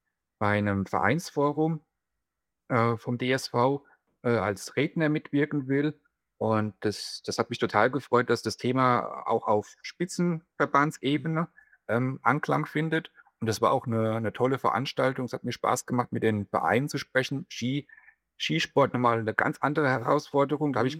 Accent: Großwallstadt, Bavaria, Germany; Also ursprünglich komme ich aus Großwallstadt, gebürtig aus Großwallstadt.

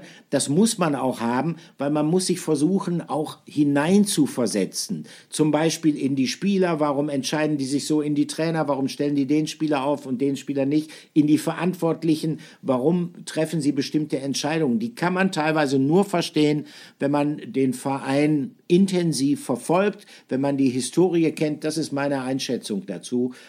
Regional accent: Bielefeld, North Rhine-Westphalia, Germany; Ich komme aus Bielefeld, ich bin Ostwestfale.

